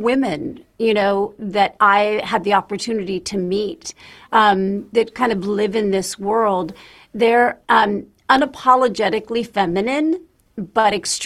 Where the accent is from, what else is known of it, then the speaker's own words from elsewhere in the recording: New Mexico, United States; I am from New Mexico.